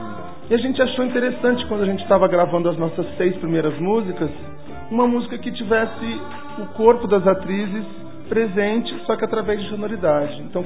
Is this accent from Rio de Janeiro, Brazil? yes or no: no; Guaxupé, Minas Gerais, Brazil; já que eu sou de Guaxupé